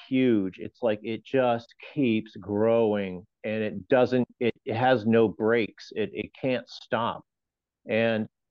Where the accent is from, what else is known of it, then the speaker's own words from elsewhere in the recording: Portland, Maine, United States; I was born and raised in Portland, and I grew up here in Cumberland County, York County, and the Maine people.